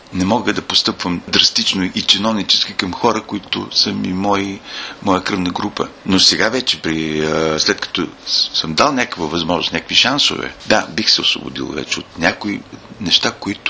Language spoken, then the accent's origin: Bulgarian; Veliko Tarnovo, Veliko Tarnovo Province, Bulgaria; Аз, макар че познавам като търновец търновската публика, добре знам